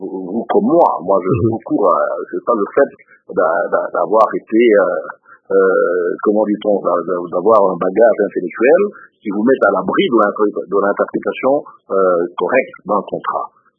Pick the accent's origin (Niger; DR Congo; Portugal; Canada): DR Congo; Nous sommes des Congolais, vous l'êtes aussi un peu que moi